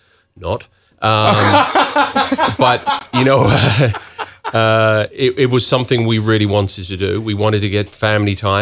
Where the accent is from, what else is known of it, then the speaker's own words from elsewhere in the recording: England, United Kingdom; now in Canada; PEI is very similar to what growing up in England was in the 70s and 80s, where your neighbor was your best friend